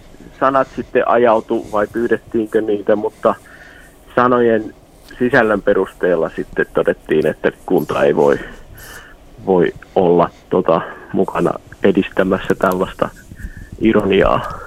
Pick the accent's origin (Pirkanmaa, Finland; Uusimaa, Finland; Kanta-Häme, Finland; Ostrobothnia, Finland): Ostrobothnia, Finland; koska ollaan pohjalaisia